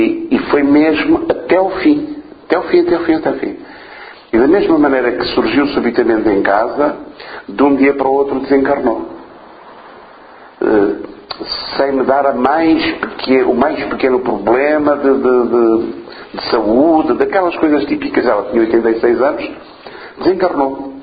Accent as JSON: {"language": "Portuguese", "town": "Island of Mozambique", "region": "Nampula", "country": "Mozambique", "tie": "born or raised there", "said": "Eu cresci em Moçambique, filho de famílias com possibilidades, e a minha mãe enviou-me para, desde muito novo, porque vivíamos numa terra que era a ilha de Moçambique, onde não havia escolas"}